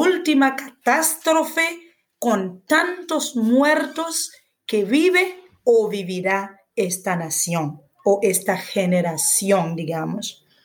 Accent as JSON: {"language": "Spanish", "country": "Haiti", "said": "y ya sabes que yo he vivido en otros países de misión y todo, pero he regresado en mi tierra porque la amo mucho"}